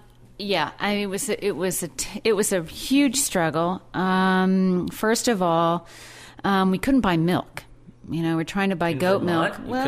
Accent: New Jersey, United States; And so I grew up in New Jersey, and I thought, well, if I want to get into the cheese business, sort of fast forward to finding my way to Vermont

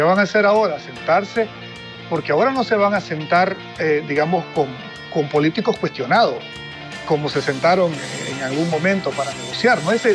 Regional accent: Nicaragua; algo que me ha calado en mi vida como nicaragüense es una reflexión

